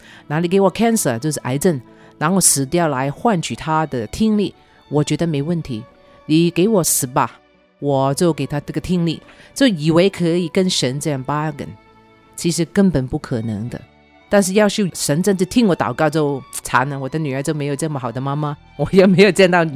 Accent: Hong Kong; moved away; 我记得我从香港移民来这个地方的时候只有一个朋友

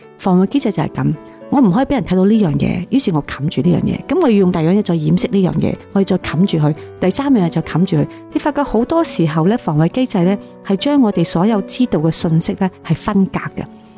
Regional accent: China; 还有这些是我们中国人的文化，我应该这样做的。

